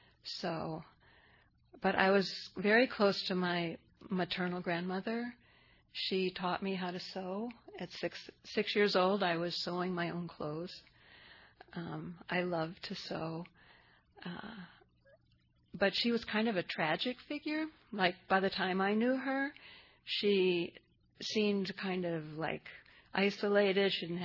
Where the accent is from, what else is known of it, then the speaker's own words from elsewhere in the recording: Brentwood, Missouri, United States; born there; So I was born in Brentwood, Missouri, which is a little suburb of St. Louis. I'm definitely a Midwestern girl.